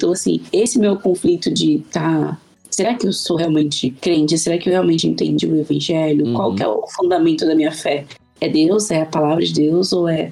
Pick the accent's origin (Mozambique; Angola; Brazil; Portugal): Angola; born there; Bom, eu nasci em Angola.